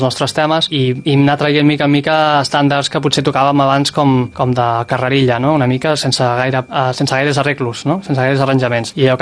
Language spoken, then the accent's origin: Catalan; Castellar del Vallès, Catalonia, Spain; born there; also born or lived in Barcelona; now in Sant Celoni, Spain; guitarrista, cantant, i bueno, jo vaig néixer a Castellà del Vallès, vaig viure a Barcelona 5 anys i ara des de fa 2 anys estic aquí a Sant Celoni.